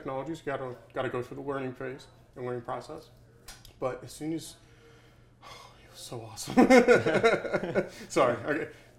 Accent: Austin, Texas, United States; It's in Austin, Texas, my hometown

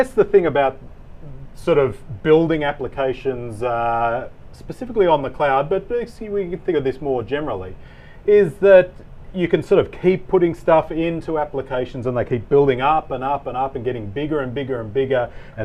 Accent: Australia; As Nick said, I'm an Australian.

